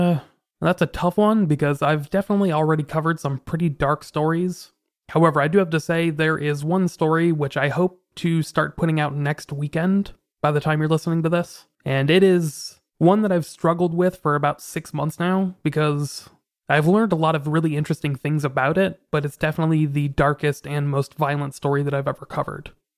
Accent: Puyallup, Washington, United States; a girl that disappeared from my hometown of Puyallup, Washington.

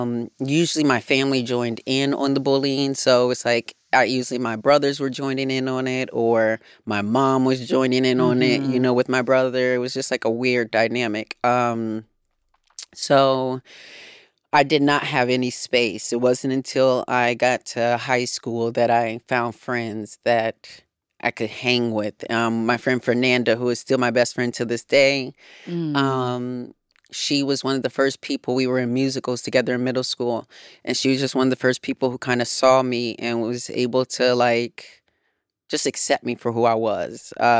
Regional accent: Racine, Wisconsin, United States; And I grew up in one of the hoods in Wisconsin. And, you know, Racine, Wisconsin, it was such a small town

